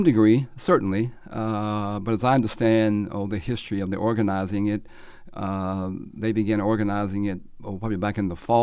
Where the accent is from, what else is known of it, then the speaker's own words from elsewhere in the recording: Richmond, Kentucky, United States; born there; also born or lived in Covington; So I was living at that time, I was born in Richmond, but lived at that time in Covington.